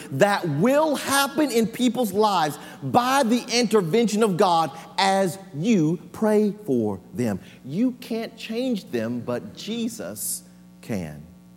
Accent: Tennessee, United States; because there's no tumbleweed where I grew up in West Tennessee.

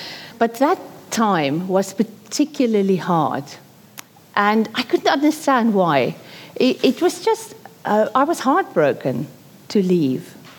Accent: South Africa; now in United Kingdom; When we came from South Africa to the UK, we visited churches in the area.

